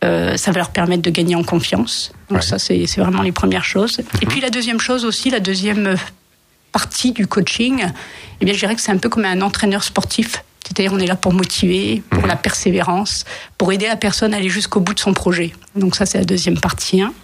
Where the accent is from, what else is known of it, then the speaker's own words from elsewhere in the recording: Calais, Hauts-de-France, France; Alors, je suis originaire de Calais.